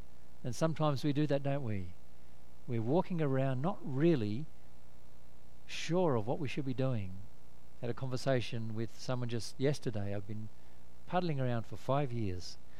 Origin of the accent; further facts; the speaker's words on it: North Perth, Western Australia, Australia; A bit like the story of a lady saw as kids growing up in North Perth.